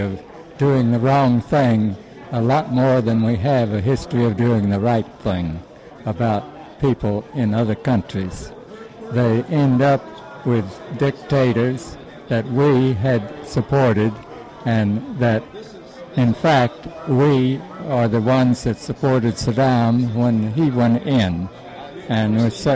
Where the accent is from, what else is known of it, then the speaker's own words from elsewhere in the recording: Houston, Texas, United States; born there; I was born in Houston.